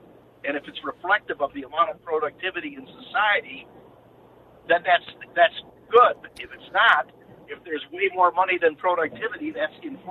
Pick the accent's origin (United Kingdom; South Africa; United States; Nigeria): United States; Hawthorne Woods, Illinois; now in Las Cruces, United States; I'm previously from Hawthorne Woods. I made the jump to hyperspace and got the hell out of Illinois.